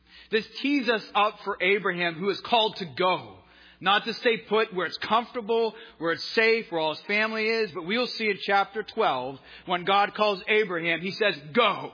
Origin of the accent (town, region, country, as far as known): Pittsburgh, Pennsylvania, United States; born or raised there